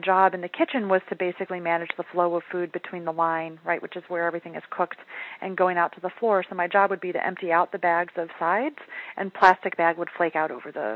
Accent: Michigan, United States; I'm actually from Michigan, and so I came up, one of my first jobs was at a Big Boy

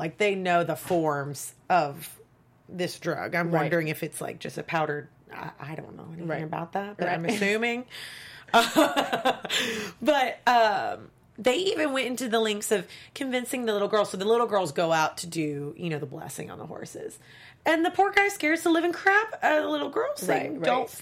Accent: Kentucky, United States; I love horse racing. I'm from Kentucky, so okay.

